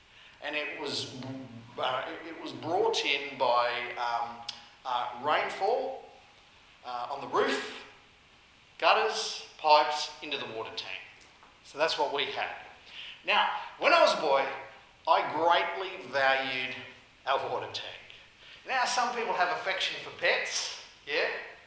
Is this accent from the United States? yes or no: no; Robertson, New South Wales, Australia; When I was a boy, my hometown. Not Sydney, not Canberra, Robertson. Only a small place.